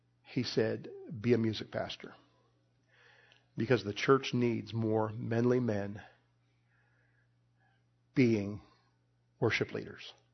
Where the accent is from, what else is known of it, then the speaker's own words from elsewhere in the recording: Illinois, United States; some of my friends from growing up in Illinois were there to honor Julie.